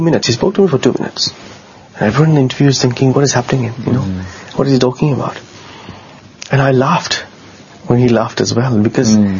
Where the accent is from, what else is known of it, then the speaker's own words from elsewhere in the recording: Fiji; In my home country, Fiji Islands, there are thousands of devotees who never visit a Sai center